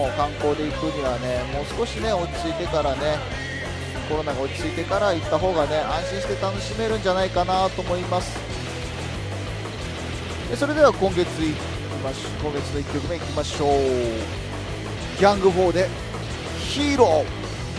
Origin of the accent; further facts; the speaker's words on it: Hokkaido, Japan; 僕の地元は北海道でもあるぐらいですから、